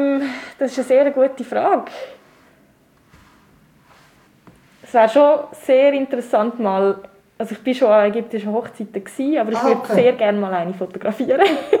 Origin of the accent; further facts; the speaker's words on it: Switzerland; Also bei uns in der Schweiz erhalten sich jetzt im normalen Boden, wie jetzt eben in Basel, natürlich kaum Textilien oder nur sehr wenige Hinterlassenschaften.